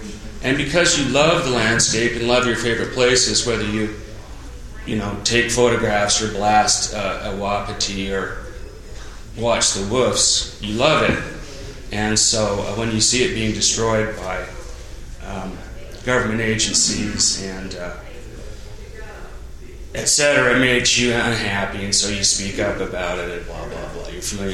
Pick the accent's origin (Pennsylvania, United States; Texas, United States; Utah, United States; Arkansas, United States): Utah, United States; in Utah, and so that always interests people in the outside world.